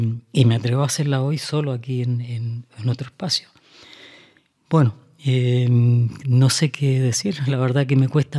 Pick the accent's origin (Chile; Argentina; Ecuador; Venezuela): Chile; now in Spain; yo prácticamente salí analfabeto de Chile, pero tuve la suerte de que pude salir, o sea, que también tengo que decir, ¿no?, que gracias a la desgracia que me hizo salir de ese país, hoy me encuentro en España